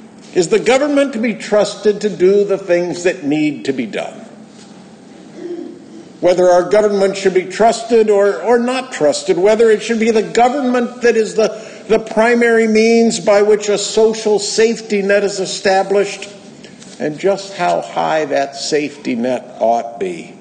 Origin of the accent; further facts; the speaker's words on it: California, United States; growing up in Burton Valley as I did